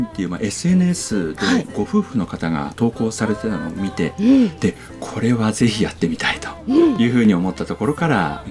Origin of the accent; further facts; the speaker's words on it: Mishima, Shizuoka, Japan; 私生まれも育ちも三島のものですから、